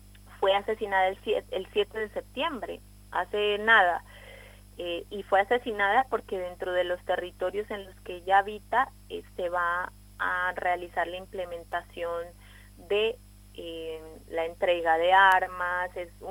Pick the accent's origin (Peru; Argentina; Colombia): Colombia; el reto al que nos enfrentamos como colombianos y colombianas no es pequeño